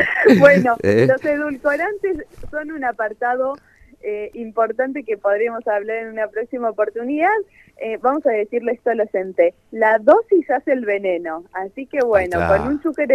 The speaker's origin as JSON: {"language": "Spanish", "town": "Necochea", "region": "Buenos Aires Province", "country": "Argentina", "lives_now": "Buenos Aires, Argentina", "said": "Yo soy de Necochea y hace muy poquito que estoy acá en Buenos Aires."}